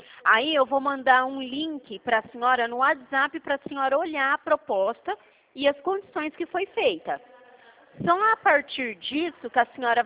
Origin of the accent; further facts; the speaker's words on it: Presidente Prudente, São Paulo, Brazil; a gente é daqui de Presidente Prudente.